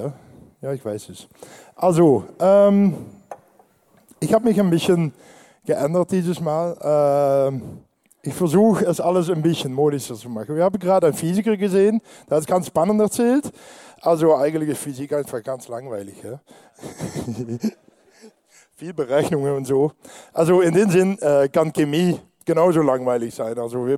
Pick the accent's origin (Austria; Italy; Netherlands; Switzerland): Netherlands; Mir ist Deutschlandspiel egal, ich bin Niederländer.